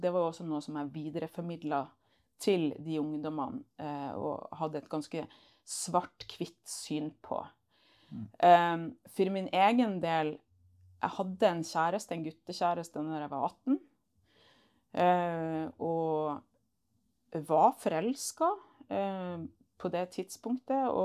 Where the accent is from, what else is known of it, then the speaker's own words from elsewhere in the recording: Bodø, Nordland, Norway; Ja, jeg er fra Bodø og har vokst opp der, og egentlig bodd der størstedelen av livet mitt. Og har bakgrunn fra den norske kirke med mor som var aktiv der.